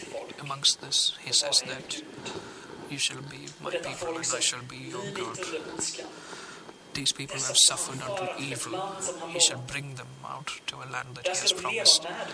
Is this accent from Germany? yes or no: no; United Kingdom; I'm a Brit